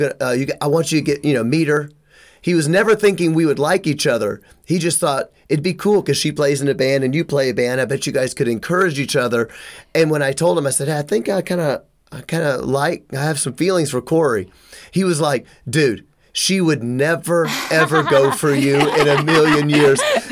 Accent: Memphis, Tennessee, United States; I'm from Memphis. She's from Wisconsin.

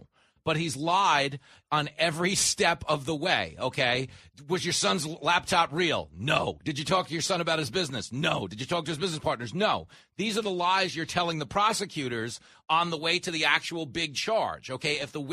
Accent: Levittown, New York, United States; Listen, I grew up at the Roosevelt Raceway. I grew up in Levittown.

